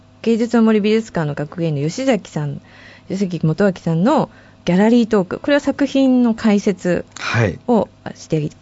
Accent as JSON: {"language": "Japanese", "region": "Hokkaido", "country": "Japan", "said": "私が北海道出身だっていうとお前はあんなとこに住んでいたのかとか"}